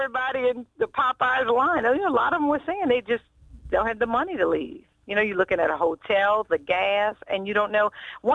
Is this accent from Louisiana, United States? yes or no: yes; St. John, Louisiana, United States; now in St. Charles Parish, United States; We are in I'm from St. John. I am actually in St. Charles Parish now.